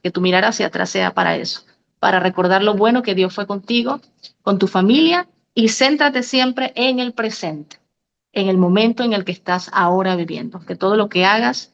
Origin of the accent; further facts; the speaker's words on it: Panama; recibo mi correo que había ganado una beca para estudiar por 2 años en mi país. pero inglés, en una de las mejores universidades, en la segunda universidad aquí en Panamá.